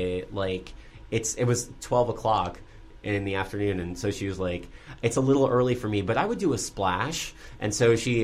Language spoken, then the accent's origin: English; New Jersey, United States; And I was like, I'm from New Jersey, so of course I know.